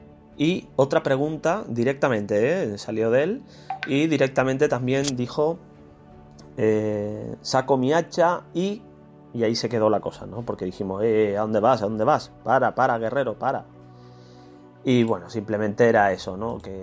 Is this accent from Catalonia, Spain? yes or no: no; Tenerife, Canary Islands, Spain; Mi tierra natal es Tenerife, en las Islas Canarias